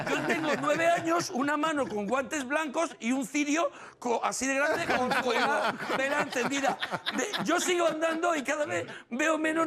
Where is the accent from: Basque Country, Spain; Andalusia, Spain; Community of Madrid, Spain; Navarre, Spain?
Andalusia, Spain; Marbella; Yo recuerdo de pequeño en Marbella escuchar a una señora en una procesión cantar una saeta y emocionarme y llorar.